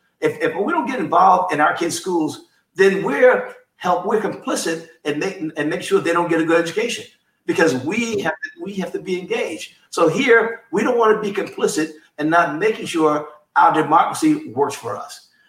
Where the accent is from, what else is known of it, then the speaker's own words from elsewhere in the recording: Harlem, New York, United States; And I was born and raised in Harlem in 1948 in Harlem Hospital.